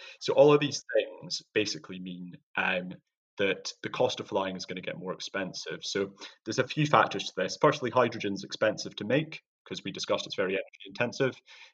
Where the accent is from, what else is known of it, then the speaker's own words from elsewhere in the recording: Scotland, United Kingdom; my home country of Scotland.